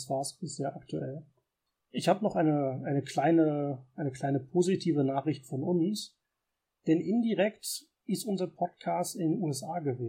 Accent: Germany; Und hatte auch so ein bisschen Werbung machen können für uns als Deutsche, dass wir auch interessiert sind am US-Fußball.

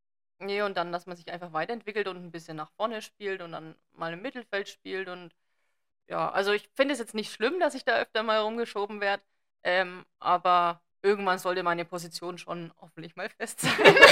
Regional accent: Neuhaus, Germany; moved away; Ja, also ich komme ja ursprünglich aus Neuhaus. Mittlerweile wohne ich nicht mehr hier.

